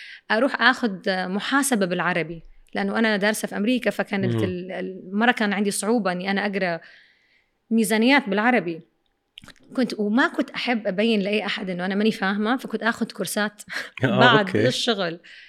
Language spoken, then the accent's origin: Arabic; Saudi Arabia; moved away as an adult; انا ما خرجت من السعوديه كانت مره صغيره، فعايشه في بيت اهلي